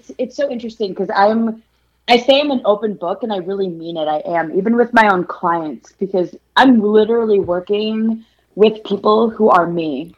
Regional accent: Houston, Texas, United States; born there; So I was born in Houston, but I was literally in my mom's belly on the way here from India.

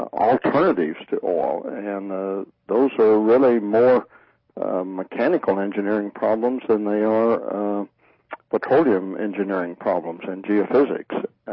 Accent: Texas, United States; I grew up in West Texas in the oil fields of the Permian Basin.

